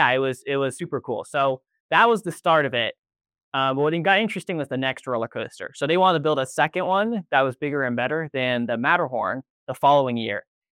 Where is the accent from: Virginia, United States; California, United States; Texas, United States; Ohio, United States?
California, United States; So I'm natively from the Bay Area